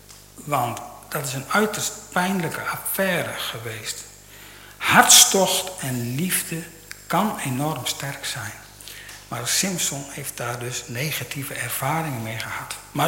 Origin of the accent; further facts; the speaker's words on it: Bantega, Friesland, Netherlands; In mijn geboortedorp Bantega hadden wij op de lagere school een meester